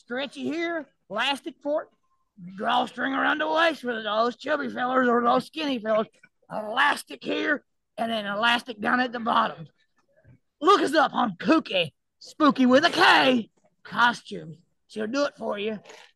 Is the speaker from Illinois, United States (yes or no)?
no; North Carolina, United States; I'm from North Carolina.